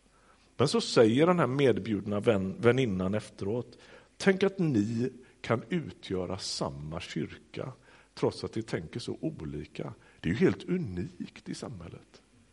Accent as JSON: {"language": "Swedish", "region": "Västra Götaland County", "country": "Sweden", "said": "Jag kommer från Göteborgsregionen"}